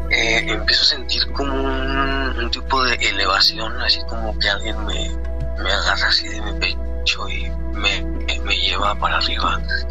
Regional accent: Mexico; now in United States; yo en México, antes de venir para acá

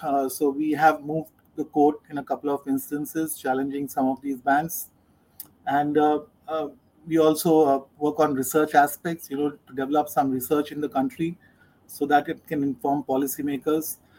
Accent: India; I'm from India. I'm based in Mumbai, which is a large city.

